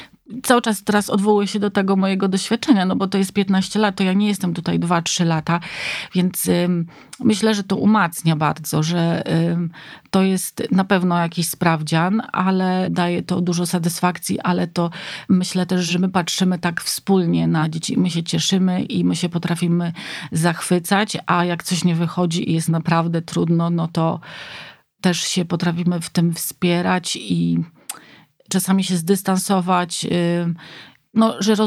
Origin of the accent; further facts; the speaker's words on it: Warmian-Masurian Voivodeship, Poland; bo mimo, że pochodzę z Mazur, nigdy nie pływam na jezioraku.